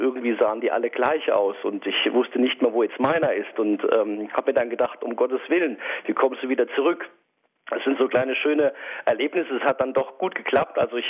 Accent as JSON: {"language": "German", "region": "Saarland", "country": "Germany", "said": "Ja, also so als Saarländer hat man auch eine gewisse Nähe zu Frankreich"}